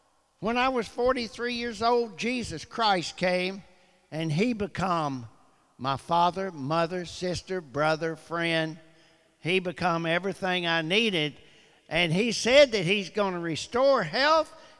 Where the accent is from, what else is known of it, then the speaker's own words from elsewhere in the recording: Blue Ridge Mountains, United States; I was raised up in the Blue Ridge Mountains by a single mom